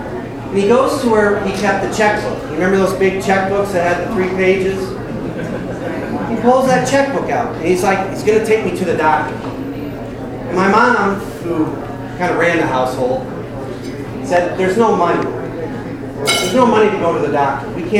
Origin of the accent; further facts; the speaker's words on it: Davenport, Iowa, United States; So I grew up in Davenport, about 13, 14 years old.